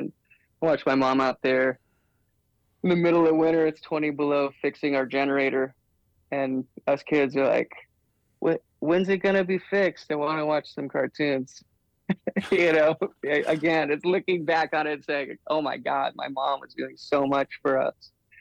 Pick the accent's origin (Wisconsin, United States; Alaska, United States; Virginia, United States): Alaska, United States; I grew up around the Kinnick area, so I'm a Valley kid.